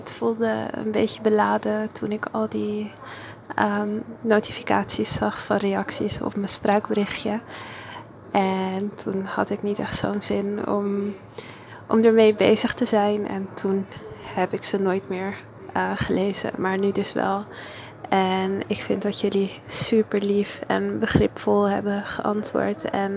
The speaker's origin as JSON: {"language": "Dutch", "country": "Italy", "said": "ik werk in Italië, ik ben Italiaans."}